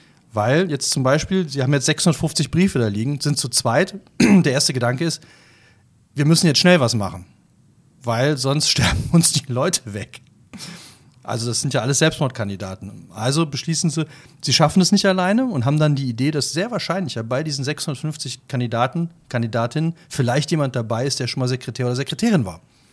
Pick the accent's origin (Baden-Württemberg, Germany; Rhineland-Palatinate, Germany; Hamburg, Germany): Baden-Württemberg, Germany